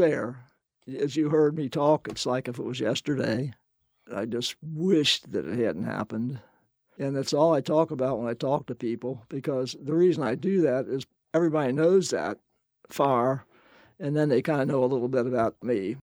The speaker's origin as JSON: {"language": "English", "town": "Park Hills", "region": "Kentucky", "country": "United States", "tie": "born or raised there", "said": "We moved to Park Hills, but I was on the corner of Kyle's Lane and Henry Clay, big old stucco house there. That's where I was raised."}